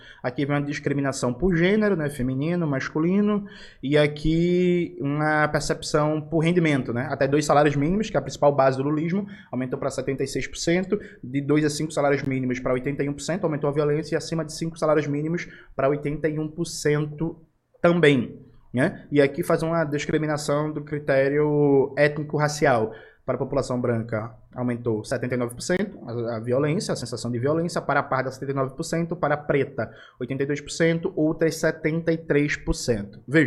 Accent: Rio de Janeiro, Brazil; Eu, quando era criança, na favela que eu fui nascido e criado, na Borborema

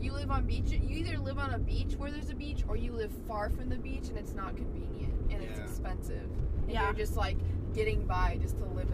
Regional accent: Midwest, United States; I'm from the Midwest.

